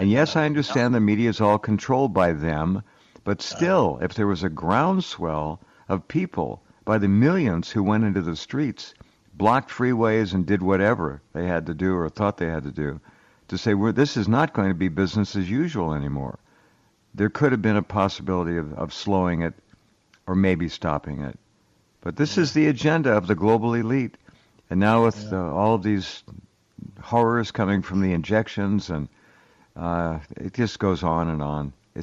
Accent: Santa Barbara, California, United States; Well, I'm from Santa Barbara. I'm right there with you.

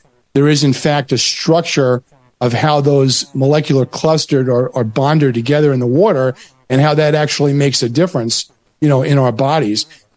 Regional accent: New York, United States; You know, I grew up on Long Island. My dad was a dentist. We believed that the water on Long Island was the best in the world.

